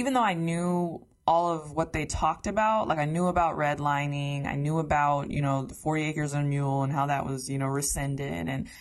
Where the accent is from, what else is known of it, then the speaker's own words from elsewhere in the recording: Detroit, Michigan, United States; growing up in the Metro Detroit area